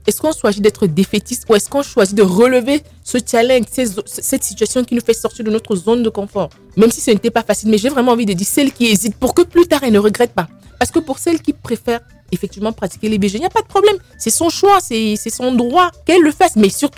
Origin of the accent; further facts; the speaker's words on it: Cameroon; moved away; Parce qu'ayant grandi dans mon pays d'origine, qui est le Cameroun, j'ai vu des cas où vraiment c'était fatal.